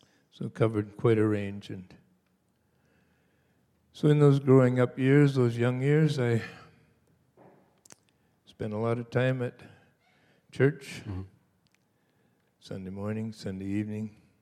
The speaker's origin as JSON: {"language": "English", "town": "Sault Ste. Marie", "region": "Ontario", "country": "Canada", "tie": "born or raised there", "said": "I grew up in Sault Ste. Marie in the west end of the city, Carpon Beach Road, on an 80-acre farm."}